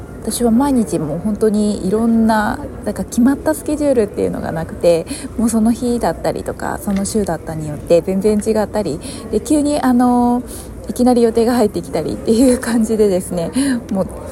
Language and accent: Japanese; Shizuoka, Japan; 静岡もそこからお茶、自分の地元なんですけれども